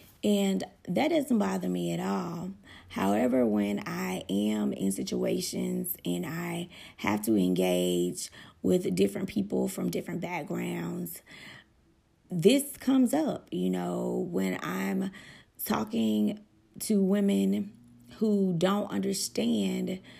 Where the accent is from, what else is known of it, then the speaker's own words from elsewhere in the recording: Deep South, United States; I'm born and raised in the Deep South. I live in Birmingham, Alabama. I have traveled all over the world and lived in other places. I lived outside of the country for almost a decade.